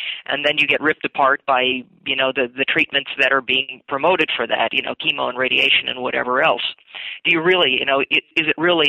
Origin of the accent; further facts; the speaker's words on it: Minnesota, United States; of course, I'm from Minnesota, where it gets a little bit cold this time of year. Originally, I'm from Minnesota anyway. I don't live there now.